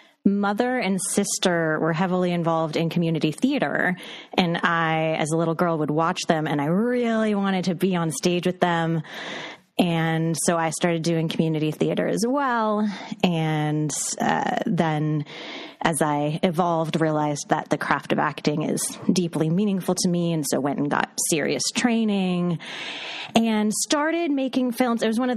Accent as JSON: {"language": "English", "region": "California", "country": "United States", "tie": "born or raised there", "said": "Yeah. Yeah. Bay Area."}